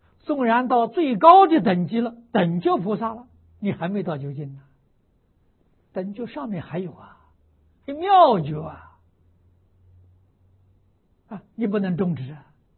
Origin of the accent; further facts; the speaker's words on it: China; 我们中国人常常讲的圆满啊，大圆满啊